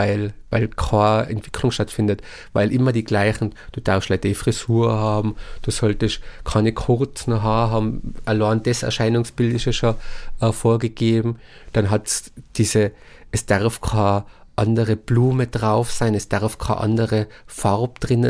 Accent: Tyrol, Austria; accent: Tyrolean; das als Tiroler nochmal ein bisschen mehr eingeimpft, der ist einfach da. Das ist, du hast den Dialekt, du kommst da auch gar nicht aus.

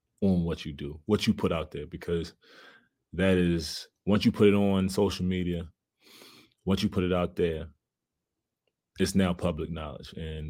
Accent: Baltimore, Maryland, United States; Like, we come from Baltimore, where we see that all the time.

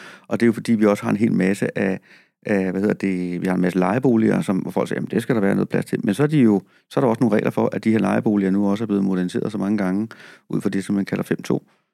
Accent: Frederiksværk, Capital Region of Denmark, Denmark; Jeg har også skammet mig over, at jeg var fra Frederiksværk

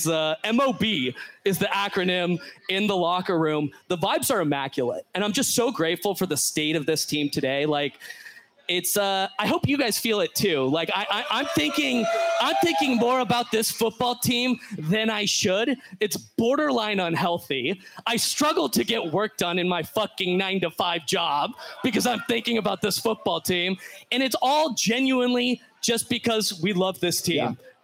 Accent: Redmond, Washington, United States; I grew up in Seattle. I grew up in in Redmond, if any of you guys are on the east side, from the east side, Redmond High School, Mustangs

